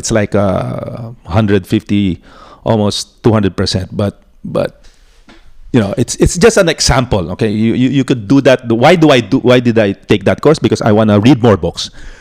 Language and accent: English; Angeles, Central Luzon, Philippines; I go to Manila. I'm from Angeles.